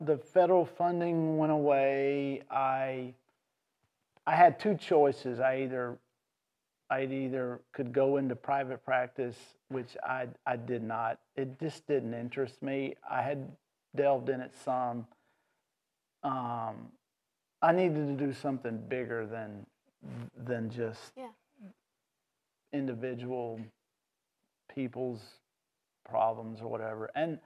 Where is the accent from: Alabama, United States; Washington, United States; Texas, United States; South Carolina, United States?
Alabama, United States; Birmingham; But I grew up in the suburbs of Birmingham, Alabama, and I graduated